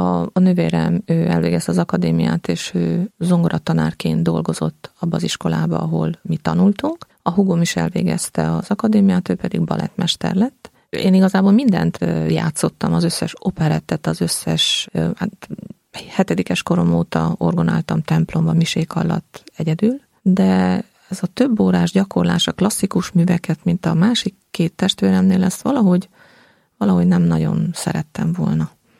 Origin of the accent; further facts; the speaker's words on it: Satu Mare, Satu Mare County, Romania; Hát Szatmárnémetiből származom. Egy milyen vallásos családba nőttem föl.